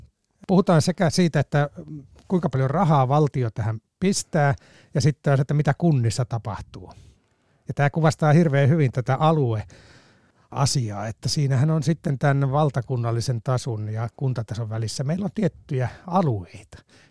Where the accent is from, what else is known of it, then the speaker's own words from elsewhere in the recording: Lapland, Finland; olen itse Lapista kotoisin ja mietin Lapin tilannetta.